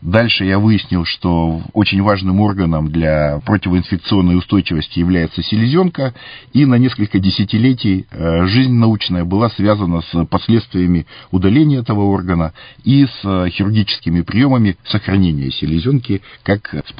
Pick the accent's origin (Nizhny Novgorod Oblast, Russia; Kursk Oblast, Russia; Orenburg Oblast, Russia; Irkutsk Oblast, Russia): Irkutsk Oblast, Russia; Akademgorodok; сам я вырос в Академгородке.